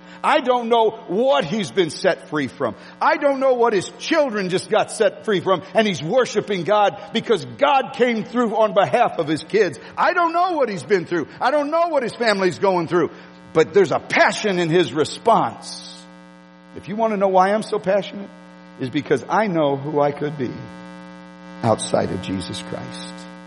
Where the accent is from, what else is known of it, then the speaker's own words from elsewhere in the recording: East St. Louis, Illinois, United States; born there; I was born in East St. Louis. Y'all, most of you know that. I didn't live there, but I was born in East St. Louis.